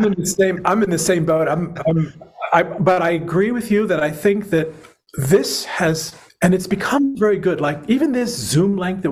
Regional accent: Rhode Island, United States; I grew up in Rhode Island, and I was born in 55

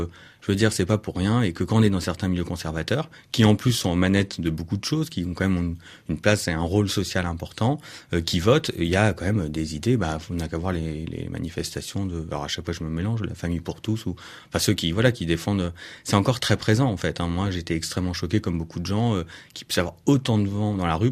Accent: Saint-Cloud, Île-de-France, France; Moi, je viens de Saint-Cloud, c'était un petit peu plus mixte, dans une classe très très privilégiée

